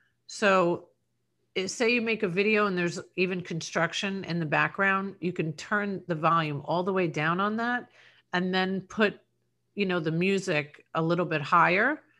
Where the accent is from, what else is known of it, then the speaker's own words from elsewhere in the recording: New York, United States; I'm from New York originally, and TikTok sometimes makes me want to move back there.